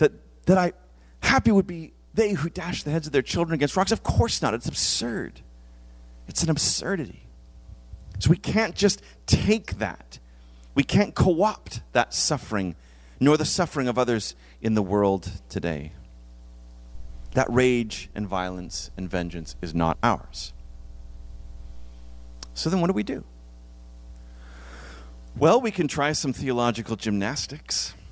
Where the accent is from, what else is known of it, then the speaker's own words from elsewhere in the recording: Ireland; That's how the Irish, and I'm Irish, that's how the Irish became wonderful drinkers